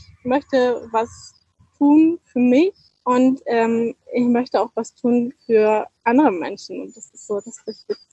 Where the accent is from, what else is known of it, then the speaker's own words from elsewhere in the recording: Northern Germany, Germany; Ich komme aus Norddeutschland, weißt du, der höchste Berg ist der Deich.